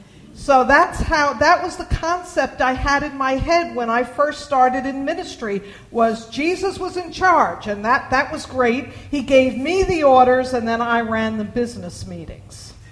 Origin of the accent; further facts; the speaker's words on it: New York, United States; Then I would get tough because, after all, I am a New Yorker